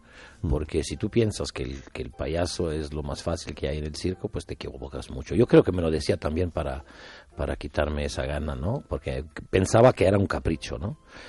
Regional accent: Italy; born there; Spanish is a second language; nací como persona en Italia, pero como payaso nací en España.

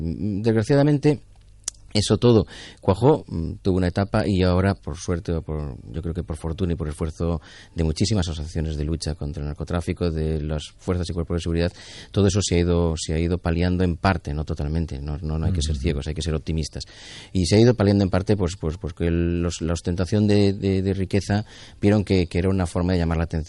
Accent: Galicia, Spain; yo claro, como gallego conozco las realidades más o menos cercanas

